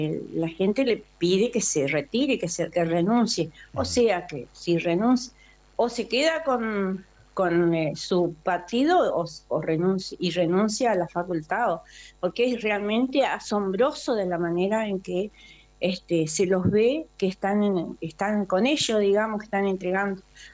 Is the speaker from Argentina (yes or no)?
yes; Argentina; todos los argentinos